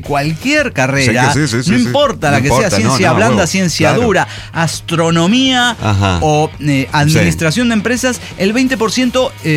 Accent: Chihuahua, Mexico; No, disculpe, yo me crié en Chihuahua, cabrón.

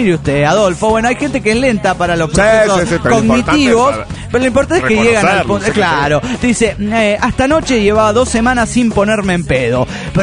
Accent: Cochabamba, Bolivia; de Cochabamba, Bolivia.

